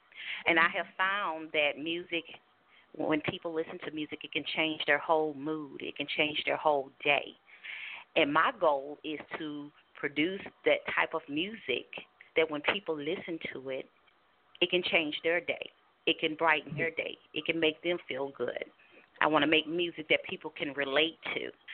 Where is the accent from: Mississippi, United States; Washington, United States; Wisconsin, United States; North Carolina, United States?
North Carolina, United States; Winston-Salem; now in Atlanta, United States; Well, I'm actually originally from Winston-Salem, North Carolina. So I'm a North Carolina girl. My actual career started in Charlotte, North Carolina. And I'm currently in Atlanta, Georgia area.